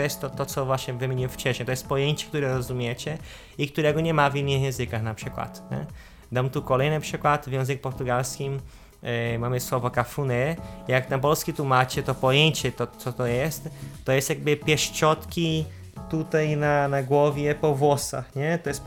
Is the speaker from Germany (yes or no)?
no; North Region, Brazil; Polish is a second language; now in Gliwice, Poland; I pochodzę z Brazylii, z północy Brazylii i mieszkam tu na Śląsku cały czas w Gliwicach już od 9 lat.